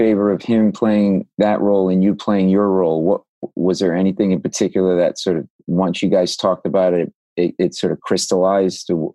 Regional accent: Rhode Island, United States; like I'm from Rhode Island originally, and I go home

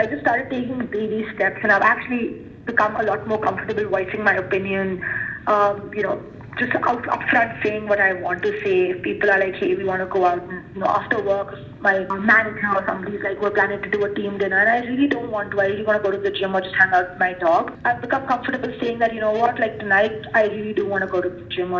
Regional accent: India; growing up in India, I come to a developed world.

